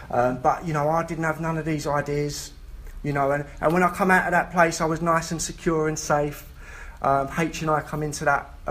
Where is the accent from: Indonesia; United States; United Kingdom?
United Kingdom; London; I'm from London originally, some of you might have guessed by the accent